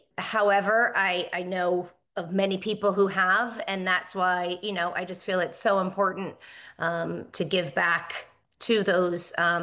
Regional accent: Massachusetts, United States; Yeah, so I grew up in Massachusetts.

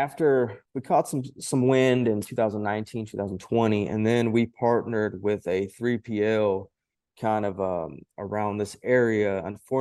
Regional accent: Taylor, Texas, United States; So this is a family legacy. My grandparents, we're all from Taylor, Texas, right?

